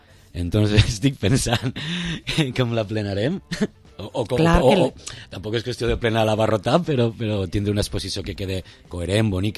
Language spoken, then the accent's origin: Catalan; Vila-real, Valencian Community, Spain; mon pare és de Castelló, ma mare és de Vila-real, jo soc de Vila-real, jo nascut així.